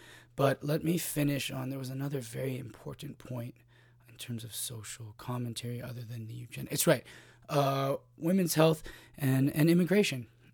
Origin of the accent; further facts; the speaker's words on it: Hawaii, United States; for the longest time in my safe little liberal arts / growing up in Hawaii private school bubble